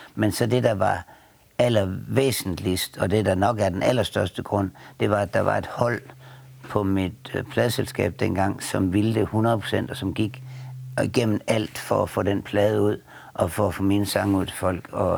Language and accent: Danish; Aarhus, Central Denmark Region, Denmark; born there; Det er jeg. Ja. Jeg er født på Trøjborg.